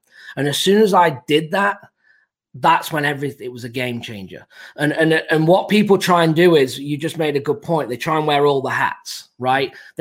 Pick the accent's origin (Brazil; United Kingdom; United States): United Kingdom; England; I'm from England. You know, I've just got here, new to real estate.